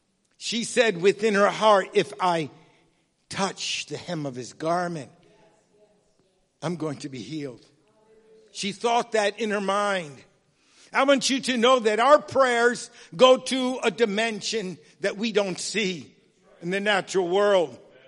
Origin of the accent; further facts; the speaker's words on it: New York, United States; I'm a New Yorker. I like pizza.